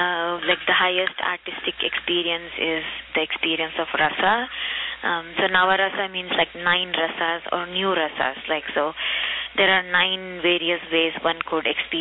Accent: Mysore, Karnataka, India; born there; I mean, like I was born in Mysore, which is in South India, also.

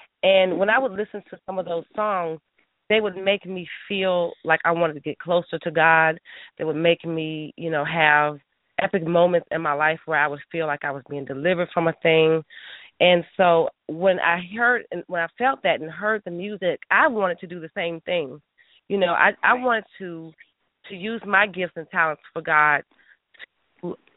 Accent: Louisville, Kentucky, United States; now in Richmond, United States; And I live currently in Richmond, Virginia. I am from Louisville, Kentucky, and I have been singing gospel music for quite some time now.

